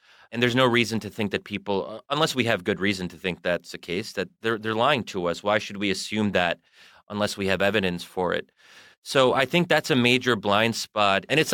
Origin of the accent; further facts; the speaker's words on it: Bryn Mawr, Pennsylvania, United States; So outside of Philadelphia, in a town called Bryn Mawr.